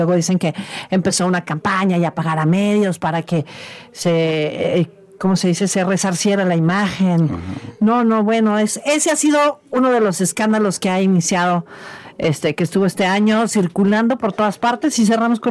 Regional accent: Mexico; cómo somos los mexicanos.

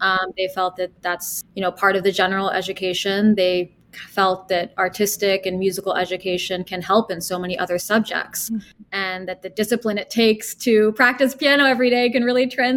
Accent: Washington, District of Columbia, United States; born there; Well, I was born in Washington, D.C.

